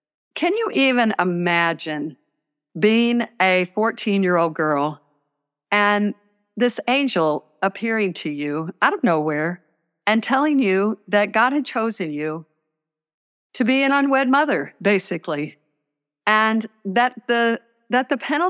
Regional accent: St. Louis, Missouri, United States; Well, I grew up in St. Louis, Missouri, and went to Catholic schools my whole life.

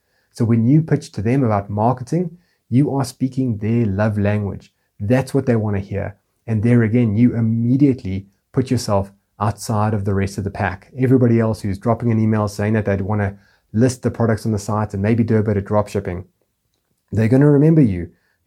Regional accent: South Africa; I said, I'm coming down to South Africa, to my home country

